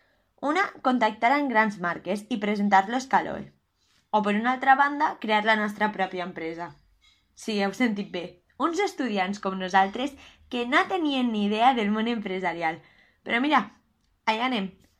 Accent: Pego, Valencian Community, Spain; tinc 21 anys i sóc de Pego.

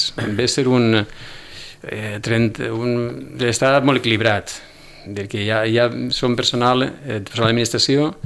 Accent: Alicante, Valencian Community, Spain; som d'Alacant, per exemple, i el nostre espai és la província d'Alacant

